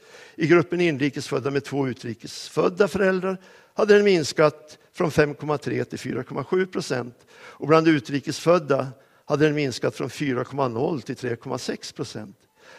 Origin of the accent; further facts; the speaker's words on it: Söderfors, Uppsala County, Sweden; Jag växte upp på bruket i Söderfors i norra Uppland.